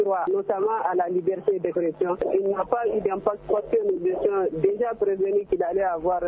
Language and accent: French; Mali; Nous sommes des Maliens, la vie de notre pays nous engage